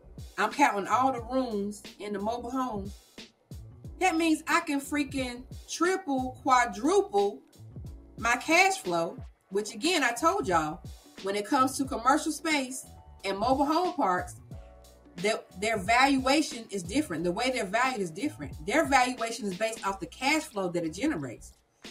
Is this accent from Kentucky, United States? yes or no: no; North Carolina, United States; accent: southern; But yes, I am from North Carolina, as you can hear from this little southern twang I got.